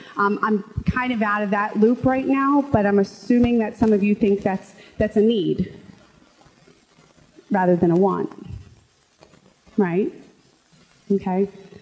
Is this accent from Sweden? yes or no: no; Wildwood Crest, New Jersey, United States; I grew up in Wildwood Crest, New Jersey. I'm sure maybe half of you know that, where it is, or maybe half of you remember where it is.